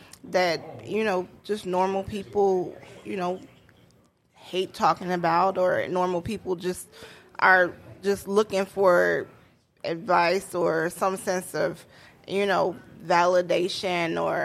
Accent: Chicago, Illinois, United States; moved away as an adult; I wasn't born here, right? I come from Chicago, Illinois, and so it's a different experience for me moving here as an adult as it would be for somebody that has grown up here already.

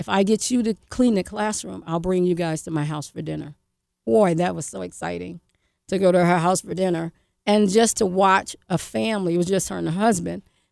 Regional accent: Newark, New Jersey, United States; I went in 1980 to get out of the situation I was in growing up in Newark, New Jersey.

